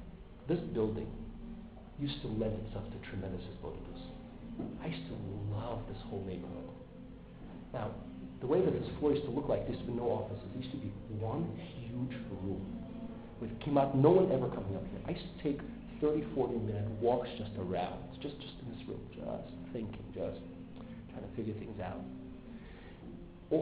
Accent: Russia; it's easier for me to appreciate because I'm from Russia. In Russia, we didn't have video games.

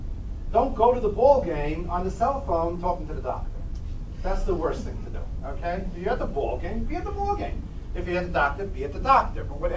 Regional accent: New York, United States; I'm a New Yorker, so it's not a stop in the subway.

